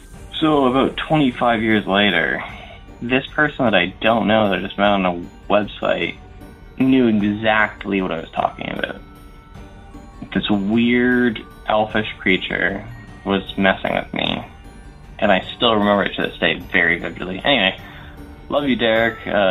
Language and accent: English; Windsor, Ontario, Canada; I'm from Windsor, Ontario.